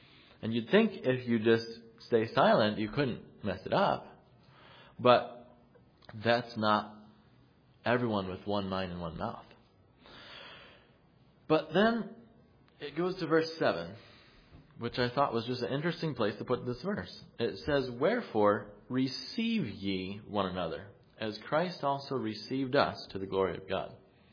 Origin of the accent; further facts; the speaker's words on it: New York, United States; Like, I'm from New York. She's from Michigan.